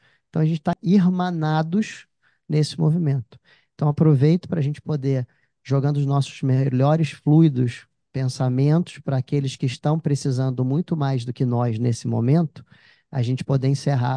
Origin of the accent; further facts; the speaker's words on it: Rio Grande do Sul, Brazil; born there; Eu sou nascido no Rio Grande do Sul, da minha família é gaúcha, meu pai e minha mãe são gaúchos.